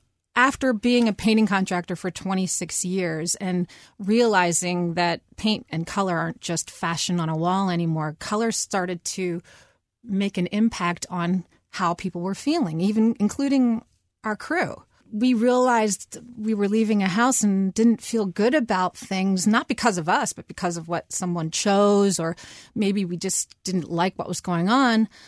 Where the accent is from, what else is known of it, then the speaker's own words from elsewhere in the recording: Quakertown, Pennsylvania, United States; I'm from Quakertown, that little town off of the Turnpike.